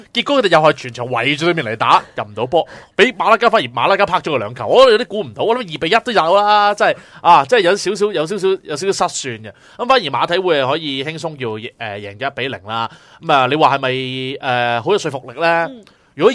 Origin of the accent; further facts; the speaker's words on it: China; 系即系我哋中国人嚟啊嘛，我哋都一定要信呢样嘢嘅。